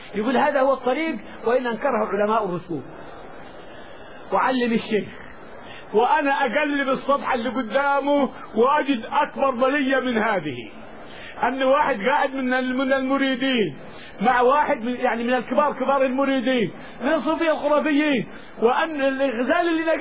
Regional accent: Egypt; moved away as an adult; now in Saudi Arabia; أول ما جيت من مصر

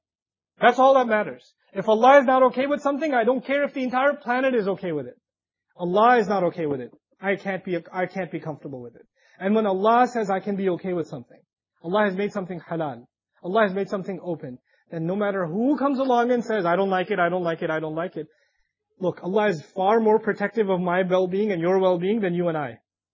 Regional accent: Pakistan; I'm Pakistani, and whether my parents are involved in that or not, I come from a certain culture.

